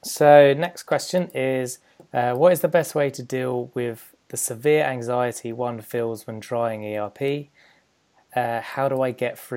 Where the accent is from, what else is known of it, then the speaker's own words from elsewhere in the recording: England, United Kingdom; I don't play American football because I'm English, obviously.